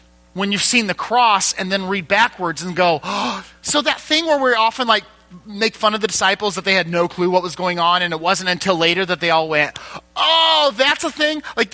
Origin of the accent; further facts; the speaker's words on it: Peoria, Illinois, United States; I'm from Peoria. I grew up in a Baptist church in rural Peoria. This is my home.